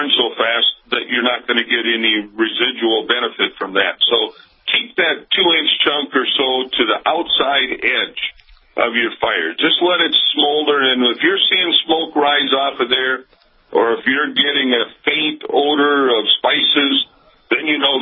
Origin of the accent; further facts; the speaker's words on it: Minnesota, United States; I grew up in Minnesota, Michael, and I think we can match your Cajun mosquitoes probably size and ferocity.